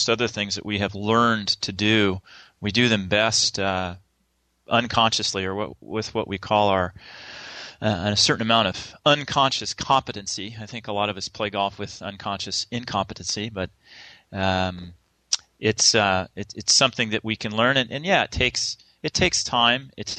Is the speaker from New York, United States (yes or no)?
no; Eugene, Oregon, United States; And growing up in Eugene, Oregon, the hotbed of track and field in the United States